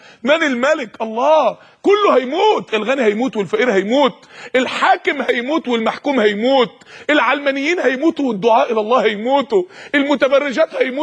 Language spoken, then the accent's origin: Arabic; Egypt; احنا عندنا في مصر كل 6 دقايق حالة طلاق.